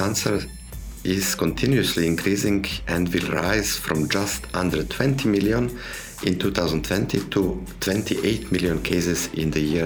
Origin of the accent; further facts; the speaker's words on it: Montenegro; English is a second language; moved away as an adult; also born or lived in Serbia; now in Germany; I'm originally coming from Montenegro, but I studied chemistry at University of Belgrade in Serbia, and I came in Germany 2005-2006 as Alexander von Humboldt Fellow